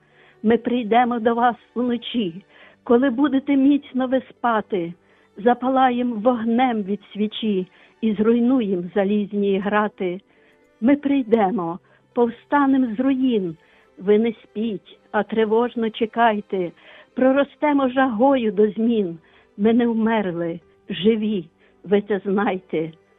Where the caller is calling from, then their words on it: Lviv, Lviv Oblast, Ukraine; Я з України, зі Львова.